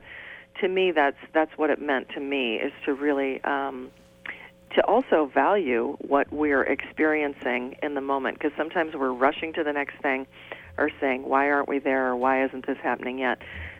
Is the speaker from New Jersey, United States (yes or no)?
no; Wisconsin, United States; before when I was just a kid growing up in Wisconsin